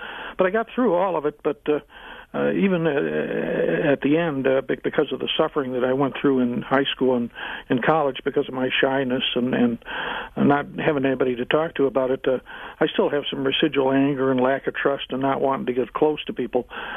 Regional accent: Illinois, United States; I'm from Illinois.

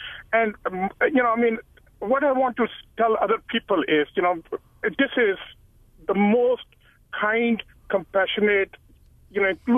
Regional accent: Punjab, Pakistan; obviously I am from the Punjab state of Pakistan, so we speak the same language.

